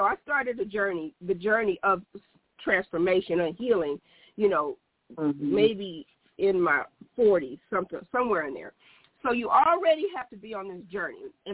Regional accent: Compton, California, United States; So when I grew up in Compton, we had this boy who went to jail for carjacking

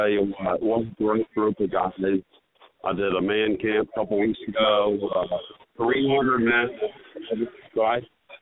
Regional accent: Tampa, Florida, United States; No, I grew up in Tampa, Florida, and I enjoy football.

